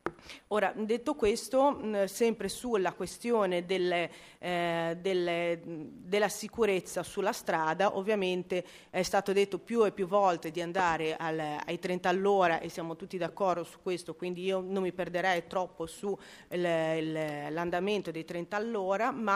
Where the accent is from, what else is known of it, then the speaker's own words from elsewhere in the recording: Liguria, Italy; io vengo da Levante